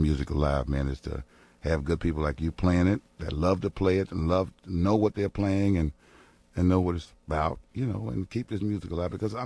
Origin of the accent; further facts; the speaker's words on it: Jackson, Mississippi, United States; The 6th and 7th of December, we're in my hometown, Jackson, Mississippi.